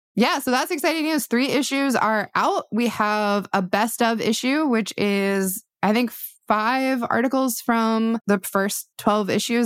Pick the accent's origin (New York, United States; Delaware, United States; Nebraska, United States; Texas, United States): Delaware, United States; Newark; I went to my hometown local comic shop, which is Captain Blue Hens in Newark, Delaware